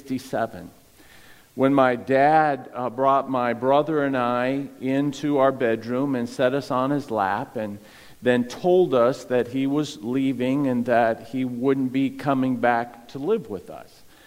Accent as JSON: {"language": "English", "town": "San Bernardino", "region": "California", "country": "United States", "tie": "born there", "said": "I was born in San Bernardino in 1960. My twin brother and I have the distinction of being the first twins born in San Bernardino County in the decade of the 60s."}